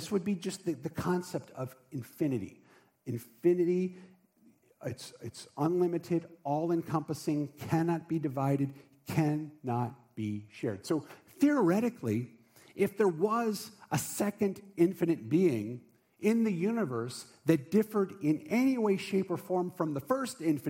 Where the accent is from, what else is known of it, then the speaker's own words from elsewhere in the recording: Baltimore, Maryland, United States; Not, I'm from Baltimore.